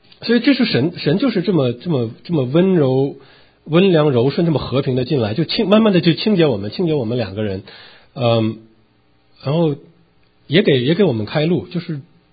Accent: China; 因为我们在大陆长大的人都有

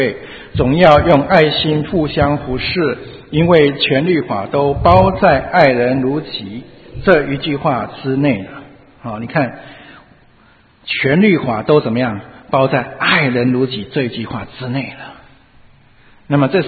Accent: Taiwan; 那福建我没去过了，我是从福建，我们家是从福建后来迁到台湾去的。

